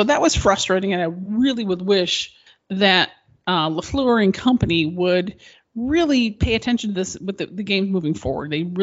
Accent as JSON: {"language": "English", "town": "Green Bay", "region": "Wisconsin", "country": "United States", "said": "Milwaukee? I'm from Green Bay, and it's Milwaukee."}